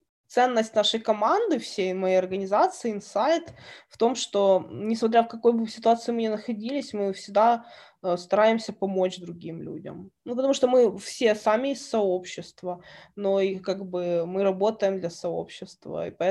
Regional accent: Kyiv, Ukraine; я говорю на русском языке, потому что я коренная киевлянка, моя семья русскоязычная, и мы между собой также общаемся. Мы можем и на украинском общаться

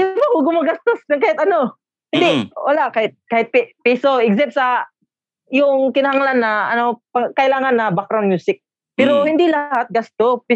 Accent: Mandaue, Central Visayas, Philippines; Cebu. Cebu province. Sa Mandawi City po.

